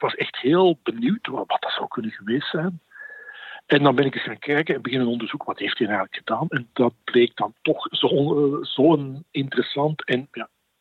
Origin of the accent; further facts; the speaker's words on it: Wortel, Flanders, Belgium; Ik ben opgegroeid in de Noorderkempen in Wortel, een klein dorpje tussen Turnhout en Breda, dus op de grens.